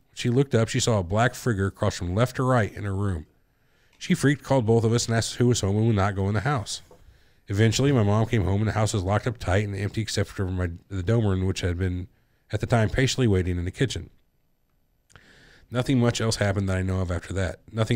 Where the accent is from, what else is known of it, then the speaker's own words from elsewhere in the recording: Wisconsin, United States; For context, I grew up on the Milwaukee River, north of the city of Milwaukee.